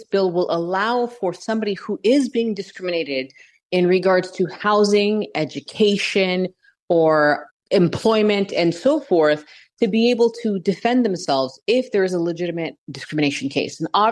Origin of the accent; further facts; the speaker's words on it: United States; I'm an American born and raised.